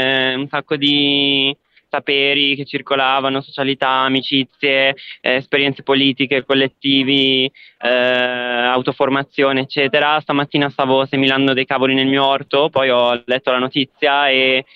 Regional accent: Vedano al Lambro, Lombardy, Italy; Di Vedano all'Ambro.

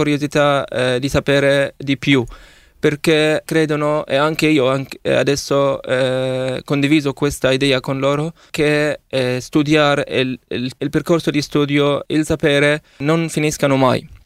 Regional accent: Rafah, Gaza Strip, Palestine; Italian is a second language; moved away as an adult; now in Italy; sono nato a Rafah, nella Triccia di Gaza, il 12 settembre 2004. Vengo dalla Palestina, della città di Rafah.

